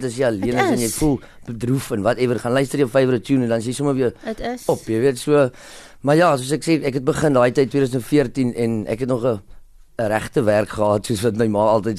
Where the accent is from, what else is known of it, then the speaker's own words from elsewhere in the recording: Parow, Western Cape, South Africa; born there; ek was in Perro gebore, so toe was ek daai tyd